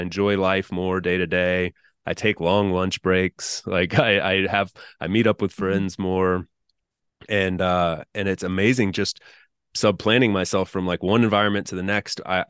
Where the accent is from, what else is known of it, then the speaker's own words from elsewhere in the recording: North Carolina, United States; moved away; I grew up in North Carolina, but a lot of my extended family's in South Florida